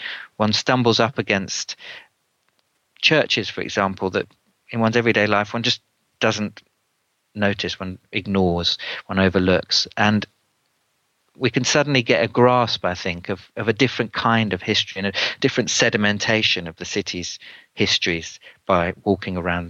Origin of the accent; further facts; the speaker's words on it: London, United Kingdom; Sorry to be so parochial as a Londoner myself.